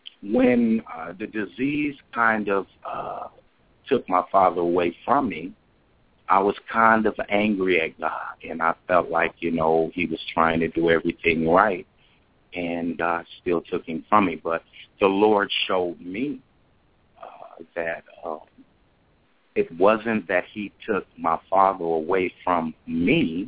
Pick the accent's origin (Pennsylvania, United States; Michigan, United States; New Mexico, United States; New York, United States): Michigan, United States; Flint; born there; I was born in Flint, Michigan, and I'm a son of a pastor, and I was raised in the church.